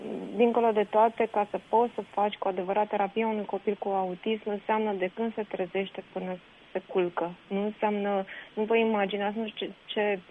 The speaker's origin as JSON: {"language": "Romanian", "town": "Iași", "region": "Iași County", "country": "Romania", "tie": "born or raised there", "lives_now": "Ilfov, Romania", "said": "la radio din orașul meu natal și sincer chiar mi-e dor rău de Iași."}